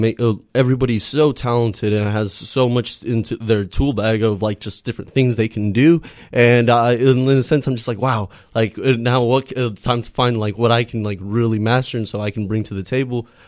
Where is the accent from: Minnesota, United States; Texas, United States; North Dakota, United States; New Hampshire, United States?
Texas, United States; Fort Worth; now in Austin, United States; Well, I'm from Fort Worth.